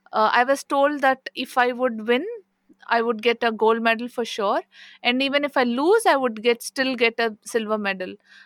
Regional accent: India; So, yeah, I'm from India.

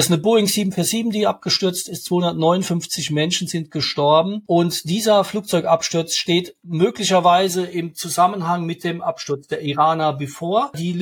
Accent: Rhineland-Palatinate, Germany; Ich bin ja in Rheinland-Pfalz groß geworden

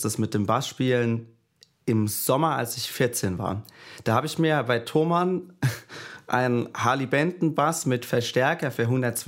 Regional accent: Göppingen, Baden-Württemberg, Germany; ich komme aus Göppingen, das ist im Vilstal, quasi ganz grob zwischen Stuttgart und Ulm.

